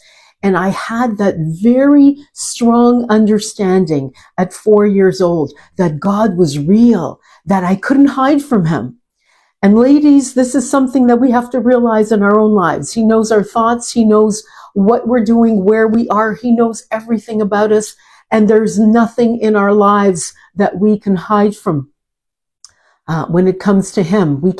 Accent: Montreal, Quebec, Canada; I was born and raised in Montreal. I have a Slovenian background. I only have one sister. There was just a four of us. And I grew up in a very religious home. My mother, my parents were Catholic

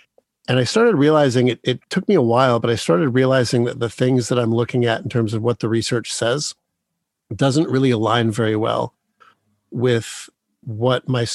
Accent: Dearborn, Michigan, United States; born there; Well, where it all began was I was born in Dearborn, Michigan.

